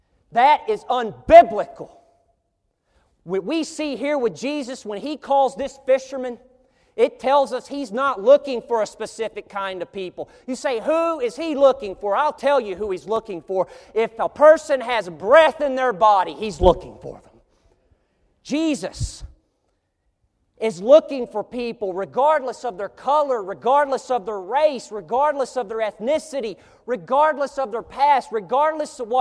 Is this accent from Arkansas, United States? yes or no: yes; Arkansas, United States; I remember an instance growing up in Northeast Arkansas.